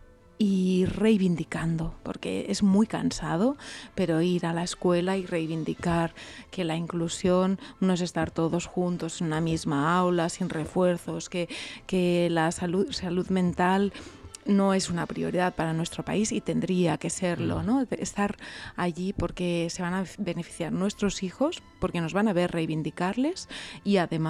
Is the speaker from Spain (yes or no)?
yes; Spain; first language Catalan; Spanish is a second language; una novela que escribí en inglés al catalán, que bueno, es mi lengua materna, claro